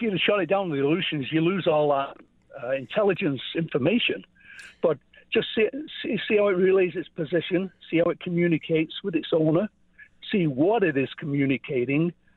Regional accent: Orangeville, Ontario, Canada; I'm from Orangeville, Ontario.

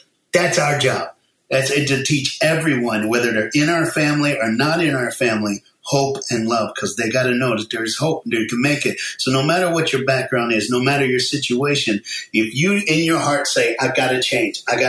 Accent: Knoxville, Tennessee, United States; we told him, John, we're from the same town. We grew up

